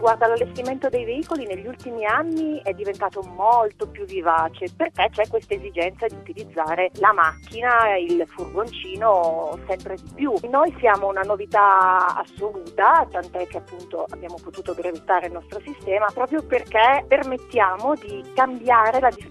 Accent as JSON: {"language": "Italian", "region": "Aosta Valley", "country": "Italy", "said": "sono valdostana"}